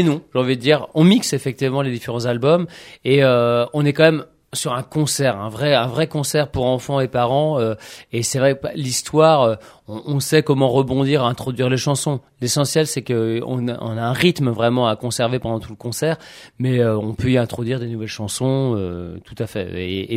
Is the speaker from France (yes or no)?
yes; Brittany, France; Bah, nous on vient de Bretagne. Hein, donc, on vient de Bretagne donc on connaît bien les coquillages.